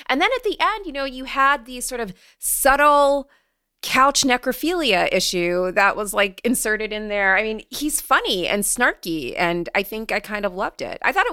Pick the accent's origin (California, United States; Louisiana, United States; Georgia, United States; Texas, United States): California, United States; Oakland; Like, I am from Oakland, California.